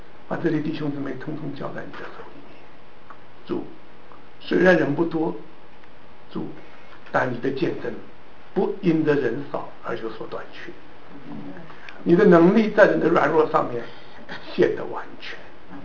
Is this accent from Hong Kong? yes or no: no; Taiwan; 我是从台湾来的